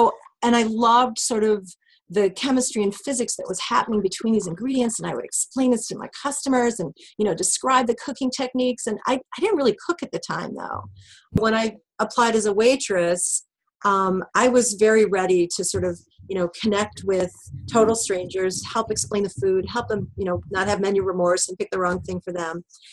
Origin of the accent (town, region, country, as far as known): Chicago, Illinois, United States